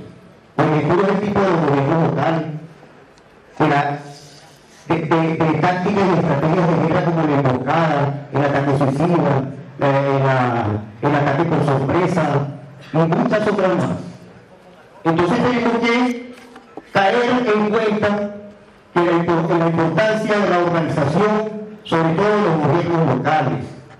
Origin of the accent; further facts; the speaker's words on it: Caracas, Capital District, Venezuela; Quiero empezar diciendo que soy un malandro caraqueño. Caribe caraqueño.